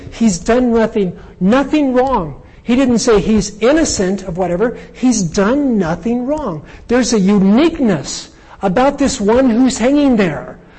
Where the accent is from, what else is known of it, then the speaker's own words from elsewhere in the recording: Ireland; well, it was the way I was brought up. I'm Irish, what can you expect?